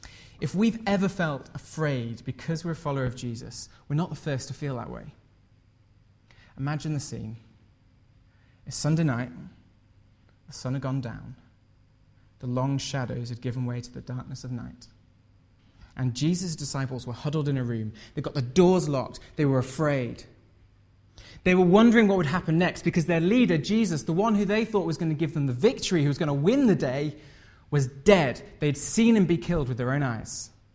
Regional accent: Hull, Yorkshire and the Humber, United Kingdom; I grew up in Hull, which is in Yorkshire, if you don't know it. It's a wonderful place.

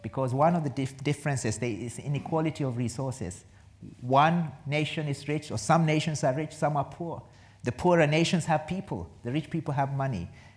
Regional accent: Kenya; now in Ashford, United Kingdom; I come from Kenya, married to Cecilia. We have two teenage daughters, 15 and 19. We live in Ashford in Kent

